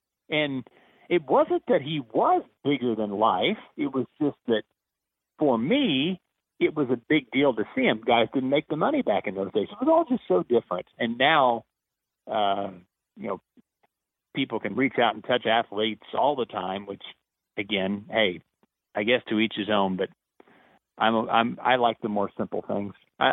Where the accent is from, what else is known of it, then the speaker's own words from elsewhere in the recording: Cahokia, Missouri, United States; the simplification of life reminds me of growing up in Cahokia, Missouri, in the northeast corner.